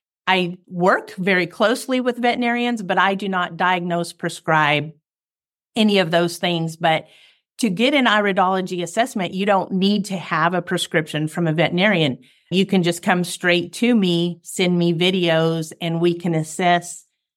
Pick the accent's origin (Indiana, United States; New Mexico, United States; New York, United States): New Mexico, United States; I grew up in New Mexico as a rodeo kid, had horses my whole life, loved them, couldn't imagine life without them, so carried that into my marriage and my future.